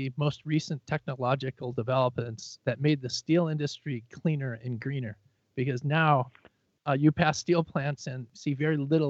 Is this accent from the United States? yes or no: yes; Chicago, Illinois, United States; Well, as a kid growing up in Chicago, the bottom of Lake Michigan was always filled with, you know, large steel complexes.